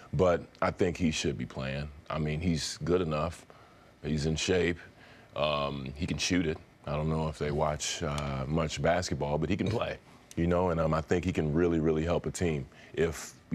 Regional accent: Dallas, Texas, United States; You know, being in San Antonio, I'm from Dallas

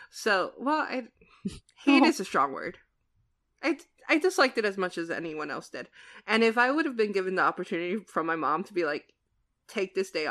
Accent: New Jersey, United States; Which, speaking of, I'm from New Jersey, which is, like, the land of diners, right? We're, like, known for it.

